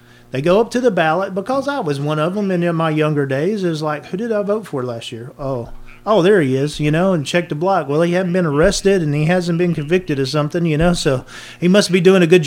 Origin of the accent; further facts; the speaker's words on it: Alabama, United States; also born or lived in Anniston; now in Moody, United States; I was actually born into poverty in Anniston, Alabama. I was given up for adoption, and I was raised out in Winston County after I was adopted.